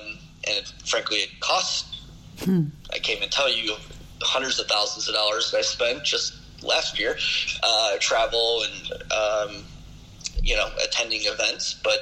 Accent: United States; And, growing up in the United States most of my life, I didn't realize how big of a deal that was.

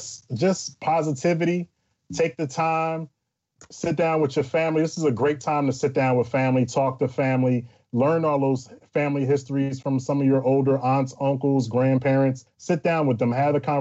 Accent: Philadelphia, Pennsylvania, United States; I'm from Philadelphia, so the last half of Adelphia and … that's where you'll find me.

